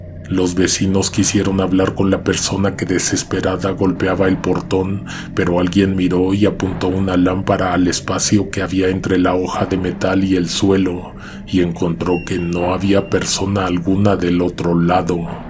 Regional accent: Iztacalco, Mexico City, Mexico; Nací y crecí en la Ramos Millán, en Iztacalco. Las calles de mi colonia son andadores, es decir que por ellas no pueden transitar los coches, porque además de todo, son muy estrechas. En 2001 tenía 16 años.

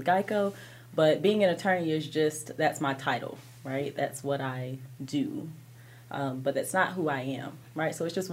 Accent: Jacksonville, Florida, United States; Growing up in Jacksonville, that's sort of kind of all I got the chance to see. I went to school in inner city Jacksonville

